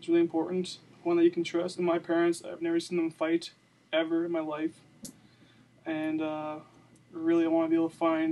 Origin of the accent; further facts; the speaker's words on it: Rocky Mountain House, Alberta, Canada; now in Lethbridge, Canada; back in my hometown of Rocky Mountain House, we used to always go water skiing and tubing.